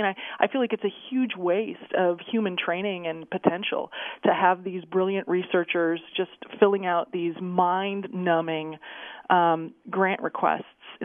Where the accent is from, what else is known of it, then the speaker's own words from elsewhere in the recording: United States; because we as American citizens don't have a high science IQ